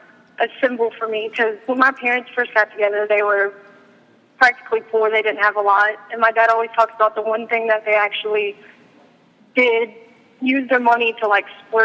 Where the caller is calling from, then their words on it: Mississippi, United States; Mississippi.